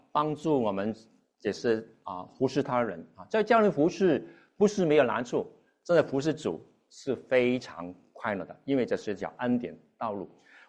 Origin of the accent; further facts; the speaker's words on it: Hong Kong; Chinese is a second language; now in Virginia, United States; 因为当年呢，我是来这边Virginia 从香港过来的哈。我是香港人啊，所以原谅我的普通话不是很正宗的。